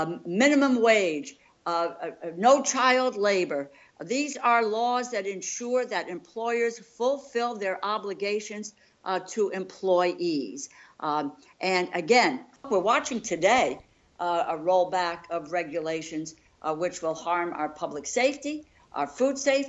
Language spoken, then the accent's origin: English; New Haven, Connecticut, United States; born or raised there